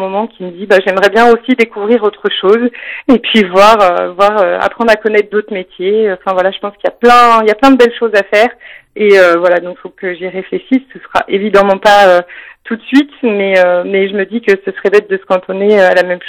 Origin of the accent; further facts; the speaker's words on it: Voiron, Auvergne-Rhône-Alpes, France; born there; Moi, j'habite Voiron. Donc moi, j'ai un appartement sur la commune de Voiron et puis mes parents, je suis née à Voiron, mes parents ont toujours vécu sur le Pays Voironnais, que ce soit à Coubleville, à Buis.